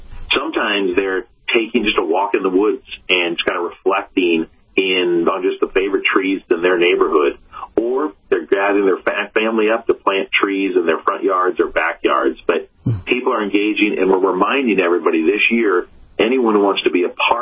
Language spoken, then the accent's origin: English; Nebraska, United States; Well, you know, I grew up in Nebraska, and Nebraska is where Arbor Day was founded back in 1872.